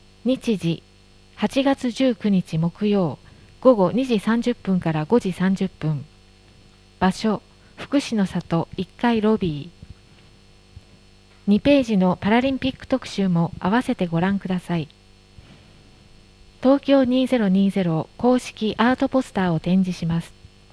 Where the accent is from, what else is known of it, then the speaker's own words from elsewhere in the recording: Minas Gerais, Brazil; Japanese is a second language; 私の出身地であるミナスジャライス州名物のポンデケージョ